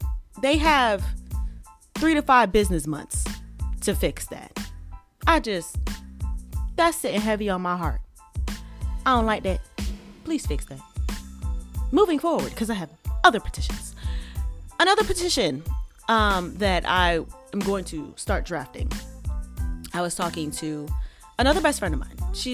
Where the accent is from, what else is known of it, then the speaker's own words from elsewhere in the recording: Atlanta, Georgia, United States; I have run into a plethora of people. I'd be like, oh, I'm from Atlanta.